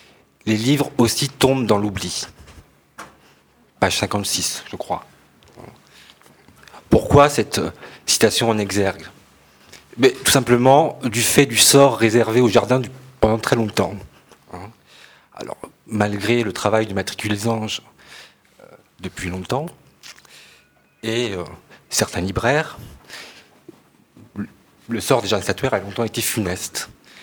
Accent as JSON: {"language": "French", "town": "Bordeaux", "region": "Nouvelle-Aquitaine", "country": "France", "moved": "yes", "said": "en tant qu'ex-bordelais. J'ai fait Albi, en fait. Voilà, j'ai quitté Bordeaux il y a 2 ans."}